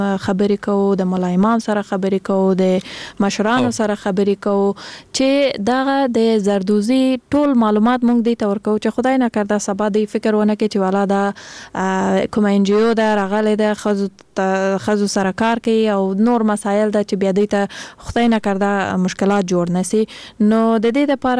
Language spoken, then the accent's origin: Pashto; Kandahar, Afghanistan; زه خپل د کندهار د ولایت یم